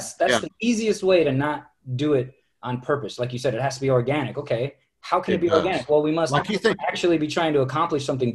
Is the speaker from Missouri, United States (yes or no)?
no; Indiana, United States; now in Los Angeles, United States; say I came from Indiana, I was doing comedy there. I was doing comedy in Michigan and Chicago, then in South Korea. So I've done comedy a lot of places.